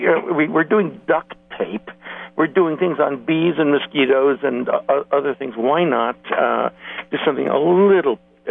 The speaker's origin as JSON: {"language": "English", "region": "New York", "country": "United States", "also_born_or_lived": "Washington", "moved": "yes", "lives_now": "California, United States", "said": "Oh, basically, well, I'm originally a New Yorker, transplanted to California after a great many years of wandering to other capitals, distant to here and there."}